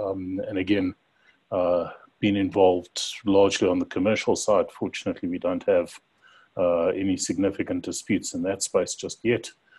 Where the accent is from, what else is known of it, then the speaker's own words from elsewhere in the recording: South Africa; I'm a South African lawyer, non-practicing.